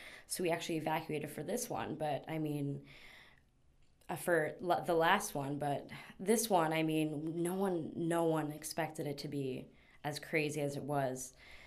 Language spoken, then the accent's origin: English; Rockaway, New York, United States; Rockaway resident. … I grew up here my whole life. It's been my hometown, my heart, my love, my soul.